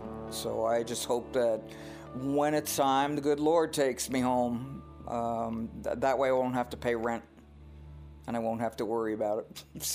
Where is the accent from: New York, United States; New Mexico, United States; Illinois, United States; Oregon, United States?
New York, United States; New York City; I grew up in New York City.